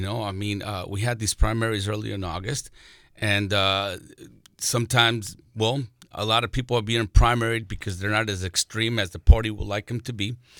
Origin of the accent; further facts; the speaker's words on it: New York, United States; born there; I was born in New York, served in the military. I'm bilingual.